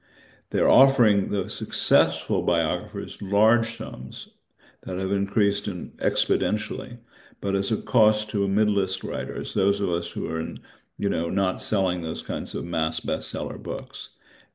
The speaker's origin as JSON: {"language": "English", "region": "New Mexico", "country": "United States", "tie": "born or raised there", "said": "In my home state of New Mexico, Searchlight is such a center"}